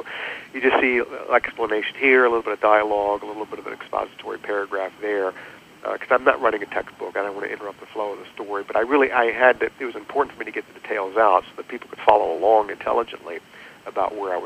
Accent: Richmond, Virginia, United States; I grew up in Richmond, Virginia, which really it was a town that was based on lots of things that no longer are relevant in life.

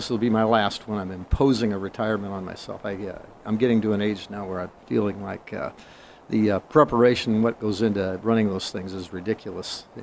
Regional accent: Sioux City, Iowa, United States; Grew up in Sioux City. Went to school here. All of my schooling and education was here in Sioux City. Grew up on the near north side

